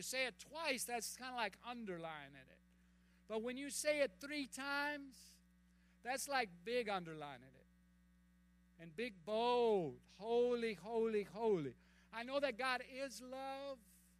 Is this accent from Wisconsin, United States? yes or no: no; Minnesota, United States; When I was growing up in Minnesota, oh yeah, I would go to church every day, every week, every Sunday I'd be in church.